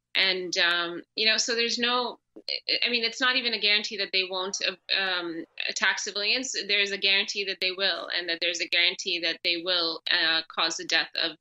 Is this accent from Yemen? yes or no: yes; Aden, Yemen; also born or lived in Hodeidah; I was born in Aden and I grew up in Aden in the south, but we have family in the north, in Hodeidah specifically.